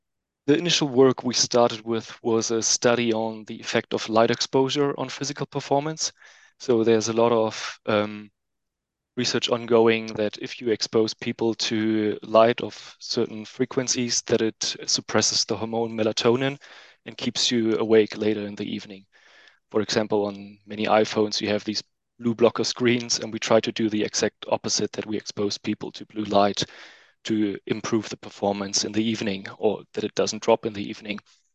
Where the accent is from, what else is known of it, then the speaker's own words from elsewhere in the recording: Germany; English is a second language; now in Switzerland; So we are both originally from Germany, so we moved here too for that reason.